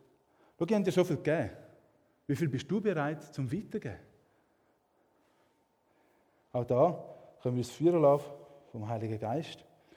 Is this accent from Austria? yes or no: no; Switzerland; wo man nicht gerne darüber redet, als Schweizer besonders.